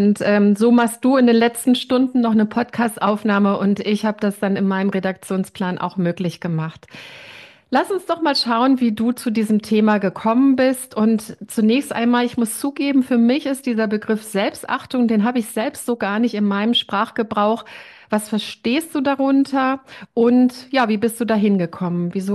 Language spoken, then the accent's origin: German; West Germany, Germany; ich bin natürlich jetzt auch noch mal ein bisschen älter, aber ich bin in Westdeutschland groß geworden.